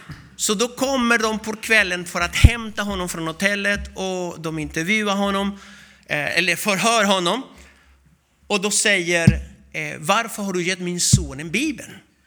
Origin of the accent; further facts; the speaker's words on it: Albania; Och han pratar med lite dialekt från norra Albanien där jag kommer ifrån.